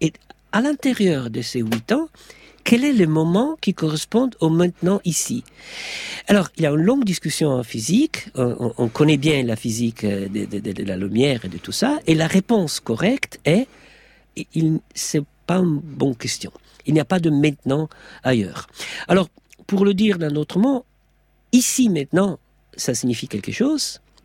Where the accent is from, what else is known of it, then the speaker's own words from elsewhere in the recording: Italy; vous me regardez et vous voyez, moi, que je suis italienne